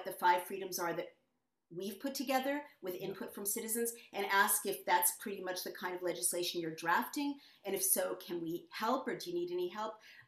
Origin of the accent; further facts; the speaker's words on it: California, United States; I am from California